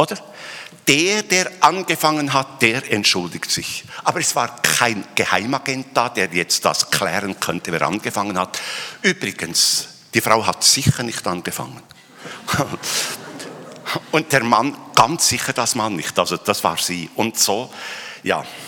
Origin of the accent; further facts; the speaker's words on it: Bern, Switzerland; Ich konnte ja warten und ich bin ja Berner, ich bin etwas langsam und so.